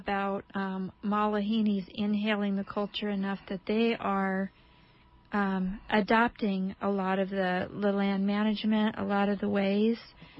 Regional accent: Colorado, United States; also born or lived in Arizona; because I grew up in Colorado and Arizona, it seems to me like an ethnic element, like tribal.

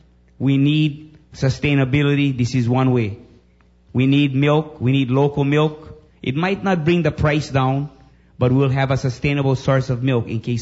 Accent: Makaweli, Hawaii, United States; I was born and raised in Makaweli, which is 2 miles from Waimea.

